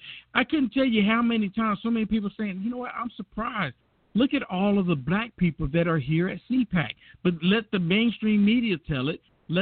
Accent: United States; I am a black male. I'm a black American. First, I'm just American, basically

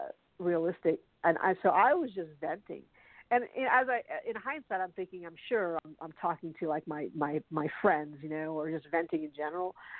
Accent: Philippines; my mom likes to kind of put these in the context of, well, you know, we're Filipino, like we, you know, we're not like that.

